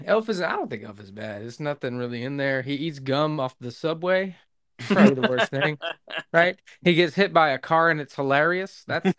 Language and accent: English; Jamaica; Blend. I'm Jamaican.